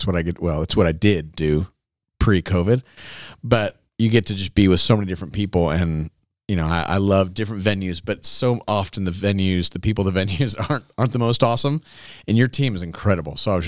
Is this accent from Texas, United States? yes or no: no; California, United States; now in Nashville, United States; I'm from Orange County, California.